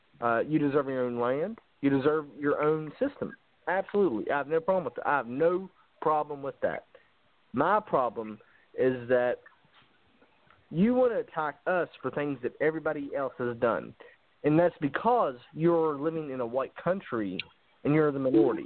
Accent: Appalachia, United States; I mean, you know, I'm a Appalachian kid who worked in the coal mines.

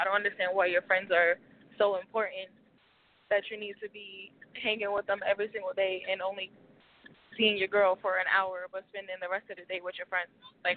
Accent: Atlantic City, New Jersey, United States; I'm from Atlantic City.

